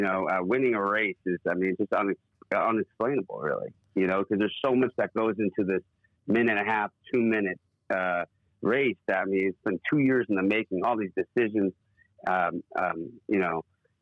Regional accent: Massachusetts, United States; now in West Hollywood, United States; I grew up in Massachusetts, but I made my way out here.

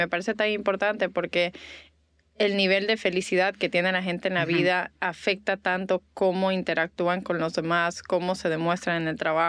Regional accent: Dominican Republic; also born or lived in United States; now in Miami, United States; soy de todo lado un poco, nací aquí en Estados Unidos, mi familia es de Ecuador, me crié en República Dominicana, soy también italiana, así que soy ciudadana del mundo.

